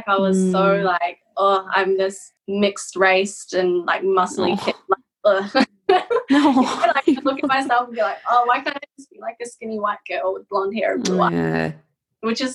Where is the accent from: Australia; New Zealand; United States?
New Zealand; also born or lived in Japan; I grew up in New Zealand, and my mum is Japanese. I was born in Japan and grew up in New Zealand. My dad is a New Zealander from Irish and Welsh heritage. And I grew up in a small town in New Zealand